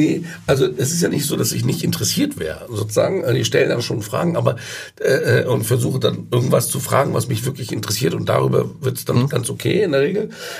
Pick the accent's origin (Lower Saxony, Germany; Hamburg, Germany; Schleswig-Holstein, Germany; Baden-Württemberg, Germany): Hamburg, Germany; aber meine Familie wohnt hier und ich bin Hamburger